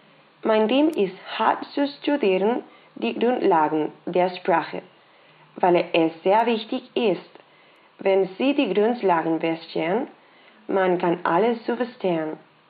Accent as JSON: {"language": "German", "town": "Barcelona", "region": "Catalonia", "country": "Spain", "second_language": "German", "said": "ich bin aus Barcelona, Spanien. Mein Geburtsjahr ist 7. Juni 1992."}